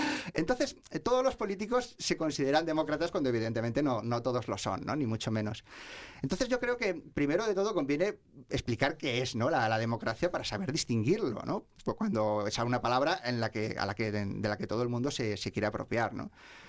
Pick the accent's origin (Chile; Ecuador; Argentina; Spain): Spain; como español, pues tengo la tranquilidad